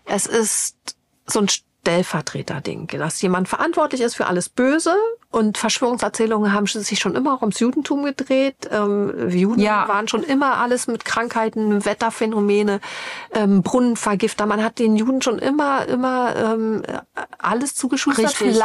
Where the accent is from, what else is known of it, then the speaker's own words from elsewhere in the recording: East Germany, Germany; denn ich komme ja aus Osteuropa, ich bin ja DDR-Bürgerin. Ich könnte in Tel Aviv auch mit Russisch durchkommen.